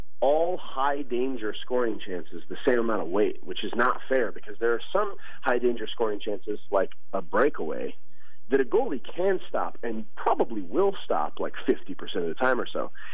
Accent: Colorado, United States; So I grew up in Colorado, and a lot of my family is from Kansas.

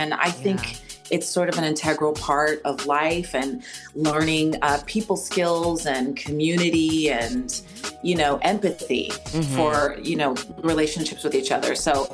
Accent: Kansas City, Missouri, United States; moved away as an adult; now in New York City, United States; Yes, I am actually from Kansas City originally. Grew up there in South KC, went to Sion

